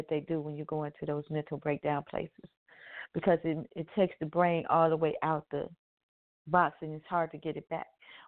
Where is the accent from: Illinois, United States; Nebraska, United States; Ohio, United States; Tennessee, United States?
Illinois, United States; Chicago; I was a kid growing up in South Shore.